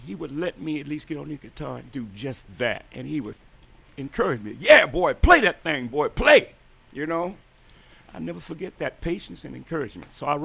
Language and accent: English; Inkster, Michigan, United States; When I was growing up in Inkster, there was a gentleman that lived in the next block.